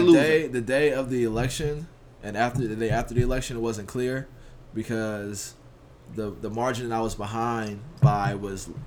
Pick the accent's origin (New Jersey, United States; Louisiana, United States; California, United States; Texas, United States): California, United States; San Francisco; I grew up in San Francisco, and we didn't really have folks on the board that reflected the lived experience that I went through coming up in the city.